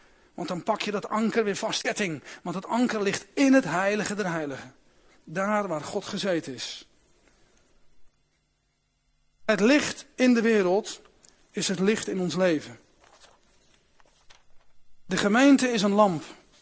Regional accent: South Holland, Netherlands; Ja, ik kom hier niet vandaan, dus ik ben een Westlander.

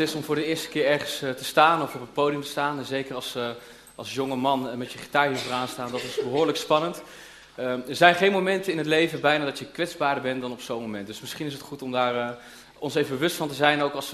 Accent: Houten, Utrecht, Netherlands; Ik kom uit Houten. Dat is hier niet zo ver van gedaan.

